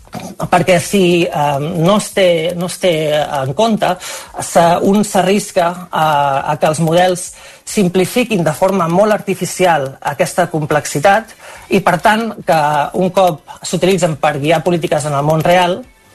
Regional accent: Manresa, Catalonia, Spain; now in United Kingdom; sempre que puc torno cap a Manresa, que és d'on soc.

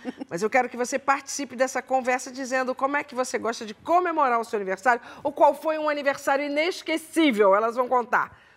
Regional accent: Rio de Janeiro, Brazil; Talvez, eu sou carioca.

